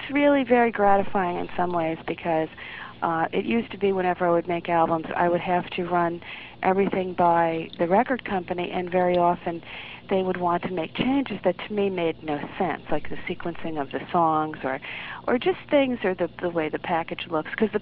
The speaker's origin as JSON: {"language": "English", "town": "Peekskill", "region": "New York", "country": "United States", "tie": "born or raised there", "said": "I'm originally from Peekskill, New York. And which is just north of New York City, about 40 miles."}